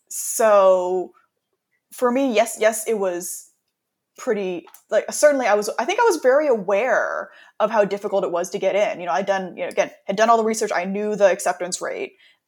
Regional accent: Los Angeles, California, United States; I'm from Los Angeles, so I'm one of the people who was actually born and raised here.

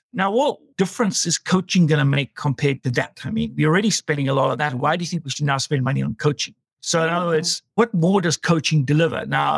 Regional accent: England, United Kingdom; You can hear I'm very English from my background.

